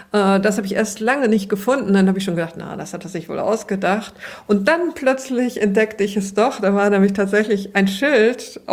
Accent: Bremen, Germany; ich bin in der Neustadt groß geworden und damals lagen noch die Binnenschiffe an der Weser

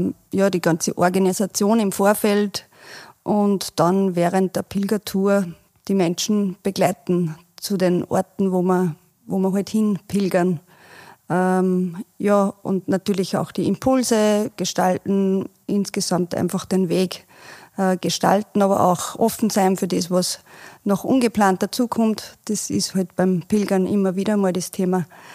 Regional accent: Zell an der Pram, Upper Austria, Austria; Ich komme aus Zell an der Pram und wohne dort mit meiner Familie

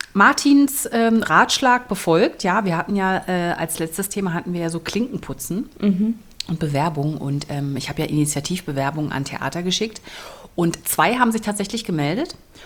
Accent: Berlin, Germany; Ich komme ja aus Berlin.

